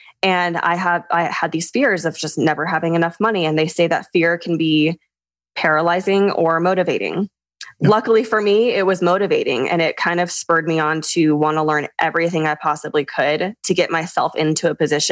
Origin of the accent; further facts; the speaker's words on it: Louisville, Kentucky, United States; also born or lived in Michigan; now in Colorado, United States; I was born in Michigan and raised in Kentucky. So I spent the last 20 years of my life in Louisville, Kentucky before moving to Colorado in 2020.